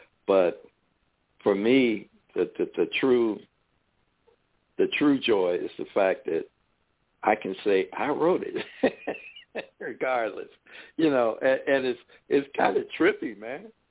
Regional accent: United States; I was born and raised here. I am, maybe I'm not a patriot, but I am a black patriot, you know, and I am as American as cherry pie, you know.

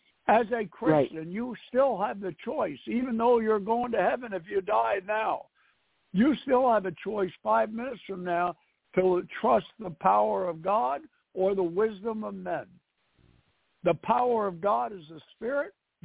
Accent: New York City, New York, United States; being born and raised in New York City, even though I was 650 miles away from it, and I still am

